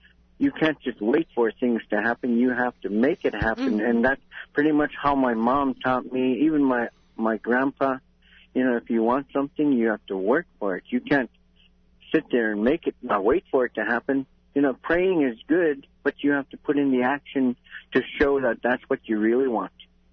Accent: Bethel, Alaska, United States; here in beautiful downtown Bethel. It's my hometown.

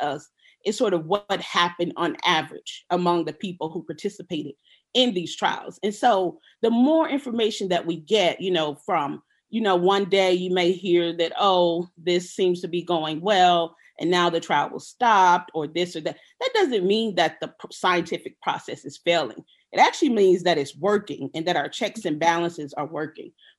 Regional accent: Mississippi, United States; what I saw in my own community growing up in the Mississippi Delta

